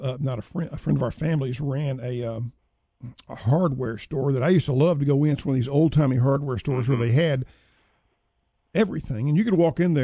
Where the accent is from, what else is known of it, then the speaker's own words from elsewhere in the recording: Alabama, United States; You know, I was raised in Alabama, and I'm a graduate of the University of Alabama, Birmingham, so that's a little bit of a neutral thing there.